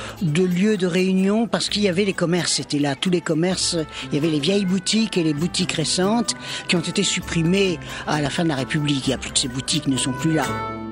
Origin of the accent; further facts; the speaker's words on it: France; je suis française